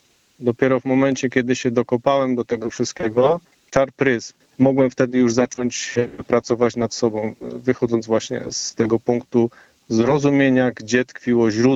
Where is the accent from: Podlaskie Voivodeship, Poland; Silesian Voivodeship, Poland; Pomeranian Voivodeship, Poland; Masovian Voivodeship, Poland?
Silesian Voivodeship, Poland; Bestwina; Pochodzę z południa Polski, z małej wioski na Podbeskidziu, koło Bielska-Białej. Nazywa się ta miejscowość Bestwina.